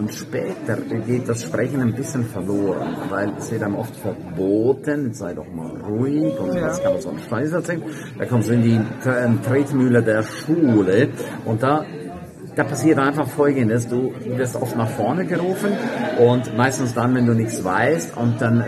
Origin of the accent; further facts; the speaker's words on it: St. Moritz, Graubünden, Switzerland; in meiner Heimatstadt, in St. Moritz.